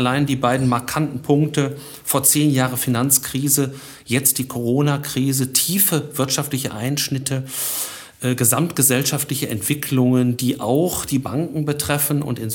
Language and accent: German; Dortmund, North Rhine-Westphalia, Germany; born there; als gebürtiger Dortmunder muss ich einfach bei den Schwarz-Gelben bleiben